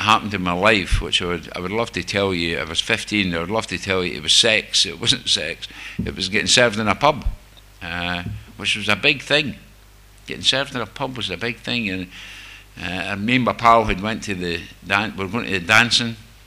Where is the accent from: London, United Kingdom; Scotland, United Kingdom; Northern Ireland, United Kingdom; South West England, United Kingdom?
Scotland, United Kingdom; Coatbridge; Obviously I'm Scottish. I come from just outside Glasgow, Coatbridge.